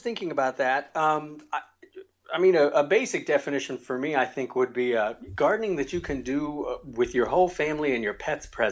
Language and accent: English; the South, United States; But as a kid, I mean, growing up in the South, everybody had a garden.